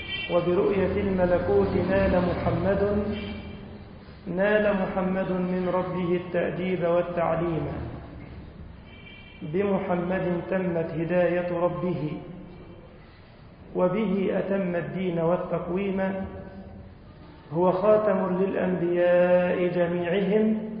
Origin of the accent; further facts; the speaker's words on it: Egypt; اللهم أمن بلدنا مصر الفتن ما ظهر منها وما بطن